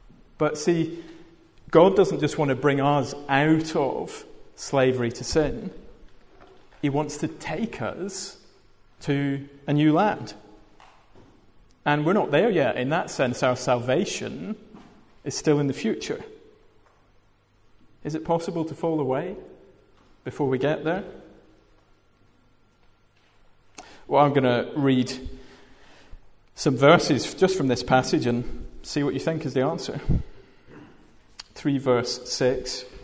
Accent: Glasgow, Scotland, United Kingdom; better than the opening of the Commonwealth Games, I have to say, as a Glaswegian.

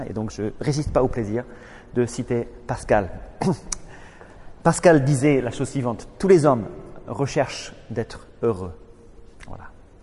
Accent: Northern Ireland, United Kingdom; Alors, à l'origine, je suis Irlandais du Nord, donc de près de Belfast.

